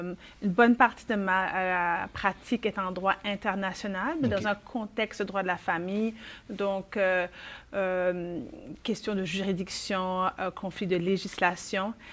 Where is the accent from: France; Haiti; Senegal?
Haiti; also born or lived in Canada; Je suis née en Haïti.